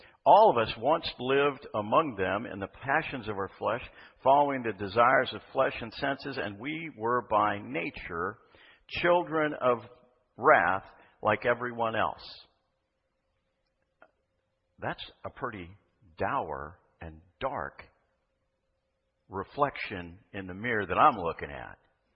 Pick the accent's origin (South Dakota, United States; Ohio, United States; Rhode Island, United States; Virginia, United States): South Dakota, United States; Now, I'm not a true Southern. I'm from South Dakota, but I do try to borrow the vernacular and say y'all and all y'all.